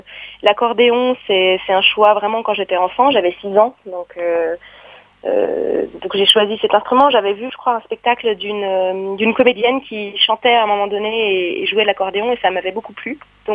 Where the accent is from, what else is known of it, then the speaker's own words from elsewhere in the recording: France; Je suis française, c'est ma langue.